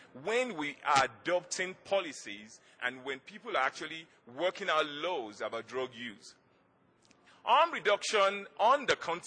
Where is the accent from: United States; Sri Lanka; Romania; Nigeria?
Nigeria; I'm from Nigeria, and we're just like 9 years out of military rule.